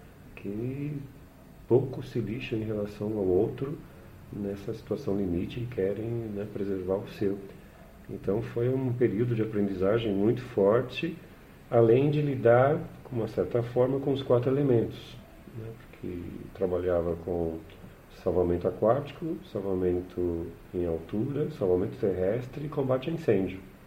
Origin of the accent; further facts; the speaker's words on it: Santos, São Paulo, Brazil; now in São Paulo, Brazil; Não, sou de Santos, sou do litoral, Caiçara, né? Nasci em Santos. E, enfim, vim para São Paulo novo, enfim, já no, entre 8, 9 anos, vim para São Paulo